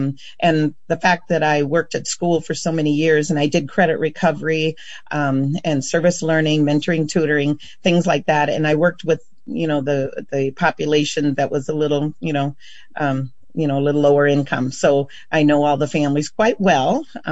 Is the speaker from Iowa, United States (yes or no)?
yes; Iowa, United States; Like I said, I'm from Western Iowa and I went to a Catholic school.